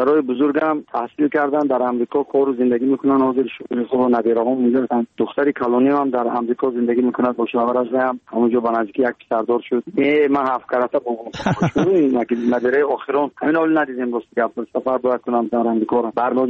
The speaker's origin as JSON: {"language": "Persian", "country": "Tajikistan", "said": "برای وطنم، برای تاجیکستان عزیزم"}